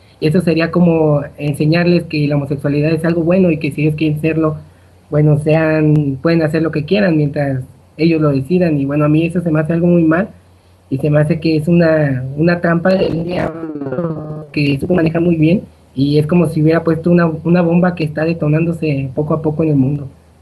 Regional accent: Mexico; yo estudio psicología, soy de México

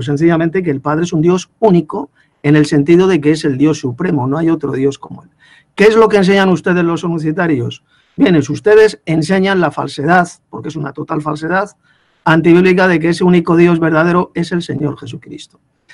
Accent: Madrid, Community of Madrid, Spain; de Madrid, España. Y como bien ha dicho hace rato, yo soy cristiano, henoteísta, monólatra

